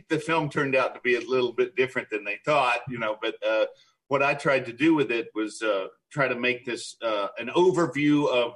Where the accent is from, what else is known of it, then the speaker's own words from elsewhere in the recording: North Carolina, United States; born there; Yeah, I was born in North Carolina, a small town near Asheville in the mountains of North Carolina.